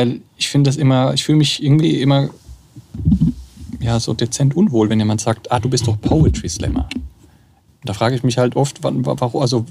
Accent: Mannheim, Baden-Württemberg, Germany; Als Mannheimer darf man öffentlich nicht sagen, dass man Ludwigshafen mag.

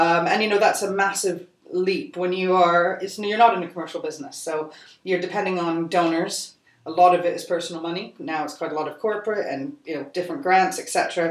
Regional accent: Canada; I'm Canadian, just saying.

